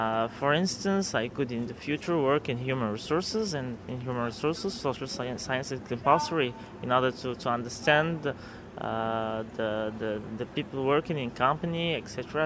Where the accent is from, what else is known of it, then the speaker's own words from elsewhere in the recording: Morocco; now in Paris, France; I'm from Morocco and I live in France, in Paris.